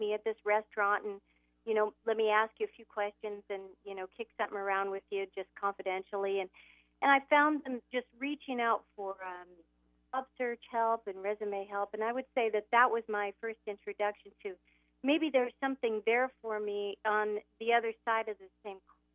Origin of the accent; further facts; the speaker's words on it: Carmel, California, United States; Well, I grew up just a little bit north of you in Carmel, California, Carmel. And beautiful place.